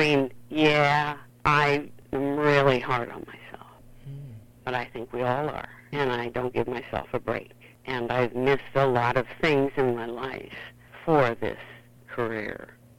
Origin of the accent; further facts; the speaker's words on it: Iowa, United States; But I think all my background and training and growing up in Iowa in a small town